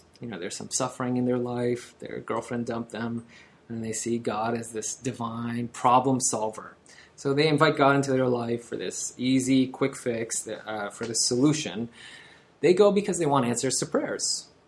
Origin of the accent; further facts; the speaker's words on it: Brooklyn, New York, United States; When I was in high school, growing up in Brooklyn, I wasn't a cool kid.